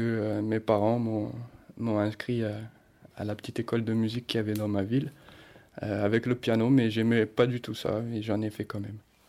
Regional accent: Nanterre, Île-de-France, France; Et on est parti dans mon village en Espagne. Même si j'ai grandi à Nanterre, mon grand-père, il habitait là-bas.

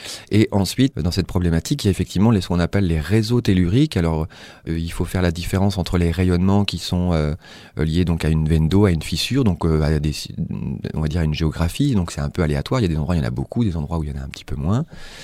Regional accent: Brittany, France; moi je viens de Bretagne et effectivement on a donc un des sites mégalithiques les plus passionnants du monde

